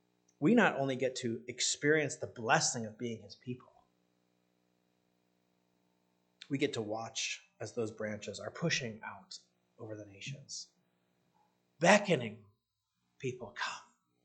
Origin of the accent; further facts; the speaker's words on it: Iraq; moved away; We came from Iraq as refugees, and we were helped by World Relief, which is a Christian organization that helps refugees.